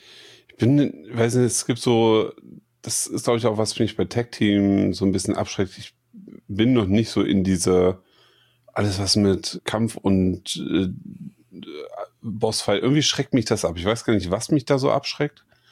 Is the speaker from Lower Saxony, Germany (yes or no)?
no; Kiel, Schleswig-Holstein, Germany; es spielt in Kiel, meine Heimatstadt.